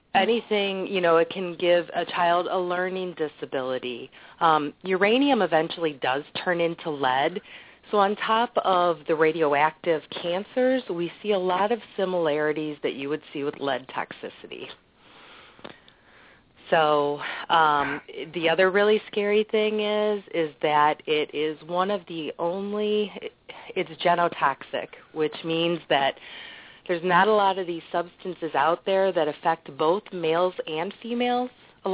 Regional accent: Missouri, United States; I grew up in the Coldwater Creek area, and I didn't know.

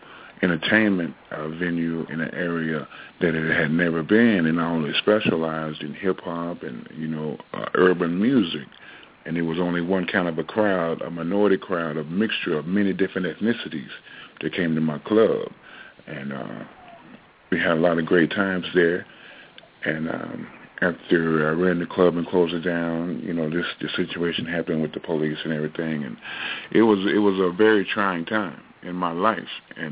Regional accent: Fayetteville, Tennessee, United States; you know, my wife and I have a home in Nashville, you know, because I grew up in Fayetteville, but we have a home in Nashville too

